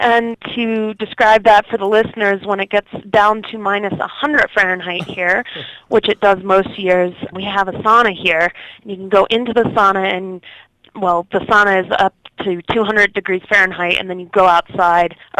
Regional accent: Ohio, United States; I am originally from Ohio, so not too far from you guys. And we did have cold winters there, and I went to college at MIT in Boston, and got quite cold there.

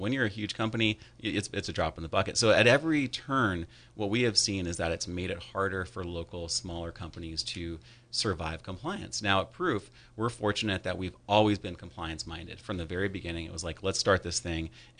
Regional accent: California, United States; I went to high school here in Sonoma County at El Molino. I'm from Sonoma County.

